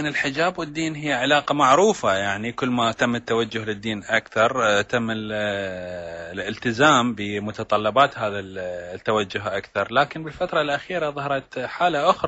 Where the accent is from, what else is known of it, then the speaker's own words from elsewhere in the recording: Iraq; وفي بلد مثل بلدنا العراق اللي مر بما مر به